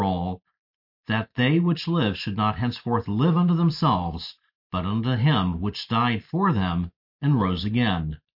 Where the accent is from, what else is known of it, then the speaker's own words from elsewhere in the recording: Texas, United States; My home state of Texas requires all public schools to post the Ten Commandments